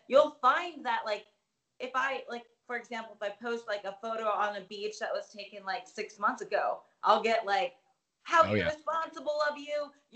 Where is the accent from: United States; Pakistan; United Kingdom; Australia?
United States; Ohio; which was a super special win to me because it was in my home state of Ohio and it was such a big deal.